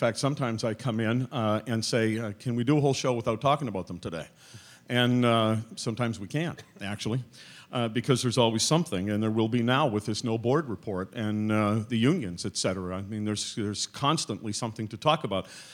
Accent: Canada; also born or lived in United States; I am Canadian, I started my talk radio career in the United States and lived in a number of places in the United States.

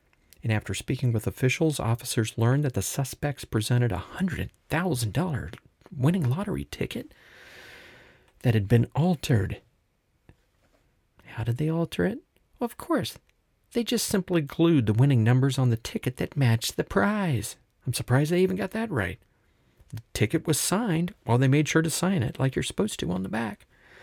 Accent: West Palm Beach, Florida, United States; This took place pretty close to my old hometown area in Lake Worth Beach, Florida. I'm from West Palm Beach

